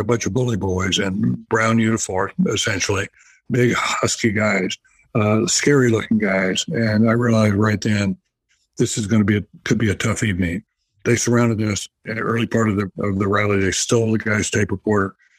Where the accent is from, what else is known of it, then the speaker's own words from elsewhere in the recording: North Carolina, United States; But anyway, growing up in the South, when I learned I wasn't going to be a pitcher anymore, and I got into journalism.